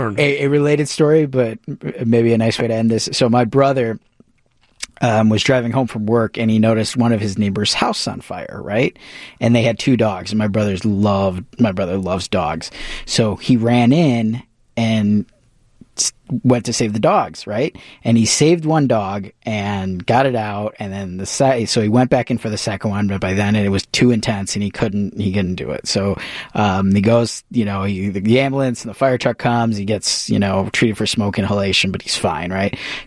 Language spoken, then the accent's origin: English; Chicago, Illinois, United States; I grew up in Jefferson Park.